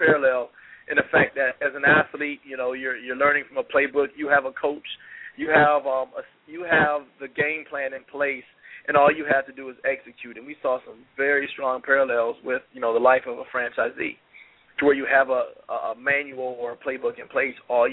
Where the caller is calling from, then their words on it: Atlanta, Georgia, United States; Actually, Atlanta, Georgia.